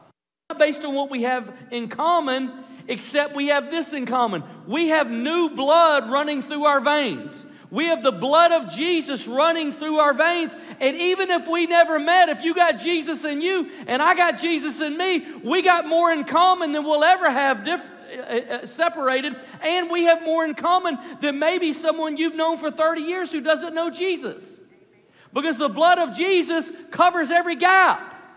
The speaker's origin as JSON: {"language": "English", "country": "United States", "said": "It's the product of my upbringing, and I guess, based on your sermon today, being an American."}